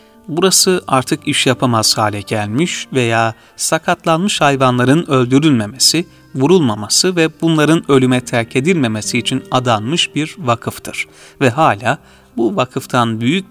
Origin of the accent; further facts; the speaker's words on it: Kızılören, Konya, Turkey; born there; Ne kadar resmi kayıtlarda 1940 geçiyorsa da 1938 yılında Konya merkeze bağlı Kızılören Bucağı'nda dünyaya geldim.